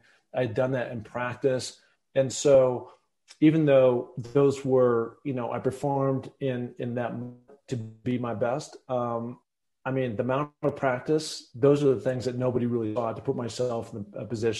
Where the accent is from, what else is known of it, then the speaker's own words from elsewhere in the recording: Seattle, Washington, United States; growing up in Seattle and anybody who knows the Great Northwest knows there's a lot of mountains around. We've got one grand one called Mount Rainier.